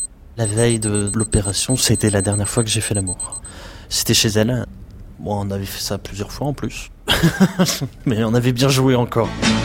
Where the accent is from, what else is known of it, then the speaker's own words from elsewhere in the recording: Douai, Hauts-de-France, France; J'ai grandi à Douai